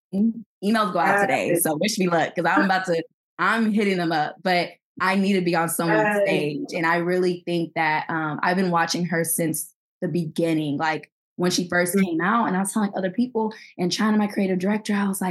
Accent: Nigeria; she's also African and I'm Nigerian.

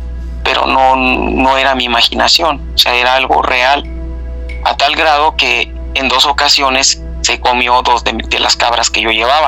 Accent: Reynosa, Tamaulipas, Mexico; Cuando yo era niño, yo crecí aquí en un rancho de donde les estoy hablando ahorita.

